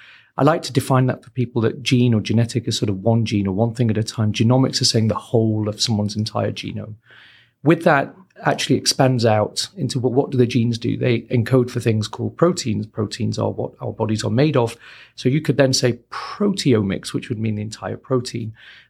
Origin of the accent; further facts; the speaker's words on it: the north of England, United Kingdom; So yes, born and raised in the north of England, actually 20 miles south from